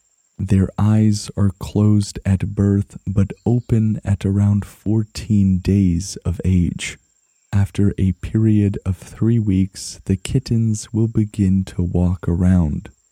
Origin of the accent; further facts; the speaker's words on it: Canada; because to me, as a Canadian, their measurement seems so arbitrary.